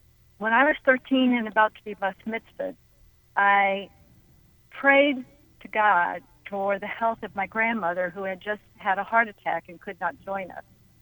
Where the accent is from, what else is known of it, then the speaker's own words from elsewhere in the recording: New York, United States; I am a Jewish believer, and oh, by the way, I am from New York